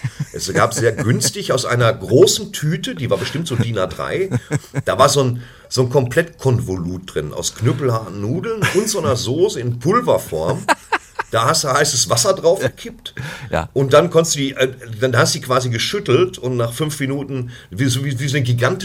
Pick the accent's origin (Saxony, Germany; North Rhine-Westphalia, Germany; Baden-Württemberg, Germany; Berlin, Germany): North Rhine-Westphalia, Germany; Dortmund; Ich hoffe, dass es immer noch die Leute sind, wo ich herkomme